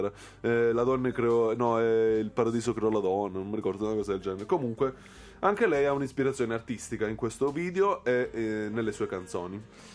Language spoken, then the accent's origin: Italian; Pesaro, Marche, Italy; Guarda che io sono di Pesaro, eh?